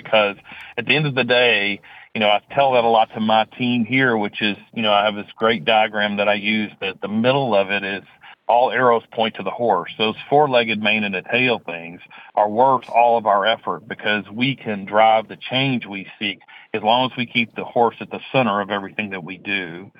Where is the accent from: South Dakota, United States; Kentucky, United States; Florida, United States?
Kentucky, United States; Versailles; I tell people all the time, I grew up here in Versailles, Kentucky, so I didn't get very far in life.